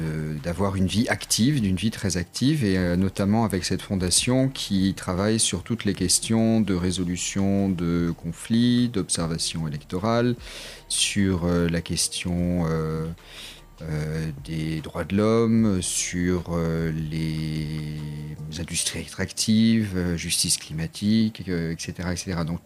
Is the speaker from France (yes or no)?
yes; France; Que ce soit pour mon pays d'origine, la France